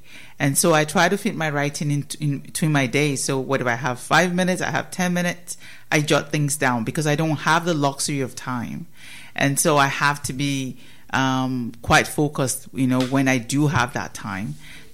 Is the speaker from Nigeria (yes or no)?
yes; Nigeria; now in Canada; I'm from Nigeria, but I currently live in Canada.